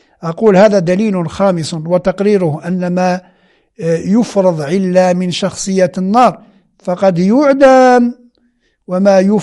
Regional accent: Algeria; وأنا جزائري

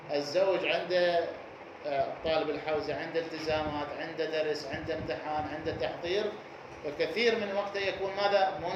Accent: Iraq; نحن عندنا في العراق بكثرة

